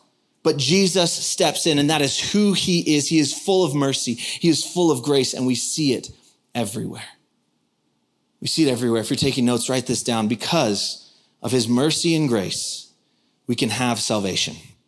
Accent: San Diego, California, United States; I grew up in San Diego, and growing up in San Diego, every summer I was at the beach almost every day.

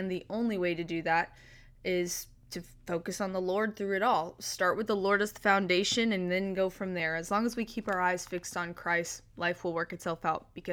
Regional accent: Bowling Green, Kentucky, United States; I'm a freshman at Belmont University in Nashville, Tennessee. I'm from Bowling Green, Kentucky. I'm 19 years old.

